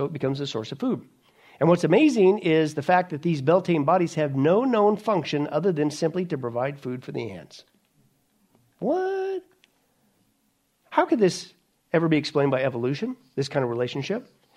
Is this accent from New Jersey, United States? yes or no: no; Kansas, United States; also born or lived in Nebraska; Yeah, again, I grew up in Kansas and Nebraska, folks.